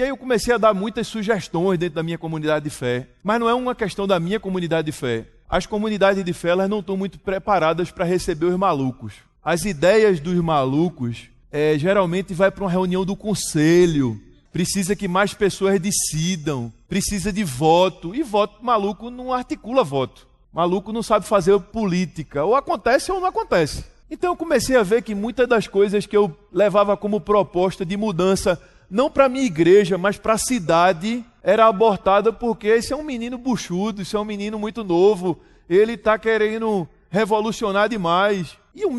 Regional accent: Recife, Pernambuco, Brazil; eu sou de Recife

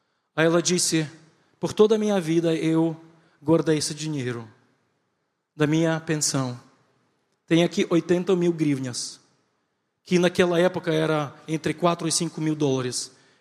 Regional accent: Recife, Pernambuco, Brazil; Porque eu sou nordestino, vocês sabem disso, sou de Recife, na verdade. Lá se fala muvuca.

